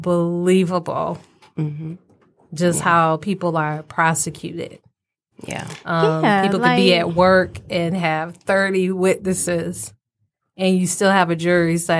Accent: Detroit, Michigan, United States; We're from Detroit.

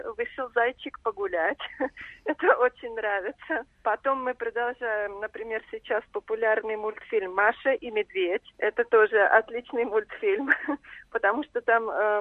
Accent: Russia; интересно то, что я из России и могу разговаривать со своими учениками на настоящем русском языке.

